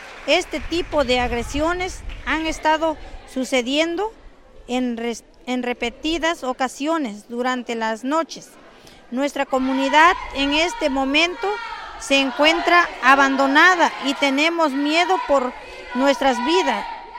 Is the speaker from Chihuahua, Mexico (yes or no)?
no; San Pablo Cuatro Venados, Oaxaca, Mexico; born or raised there